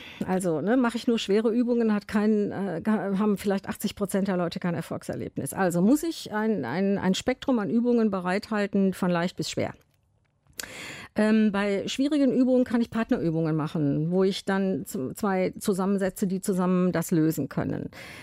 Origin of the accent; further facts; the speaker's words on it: Düsseldorf, North Rhine-Westphalia, Germany; Also ich komme aus Düsseldorf